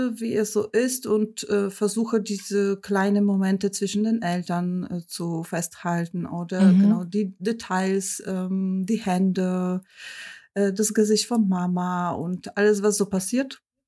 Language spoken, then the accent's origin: German; Poland; German is a second language; moved away as an adult; now in Munich, Germany; Ich komme ursprünglich aus Polen und wohne in Deutschland seit 2005. Mhm. Und jetzt wohne ich am Sundseite von München mit meinem Mann und meiner Tochter und zwei Kaninchen.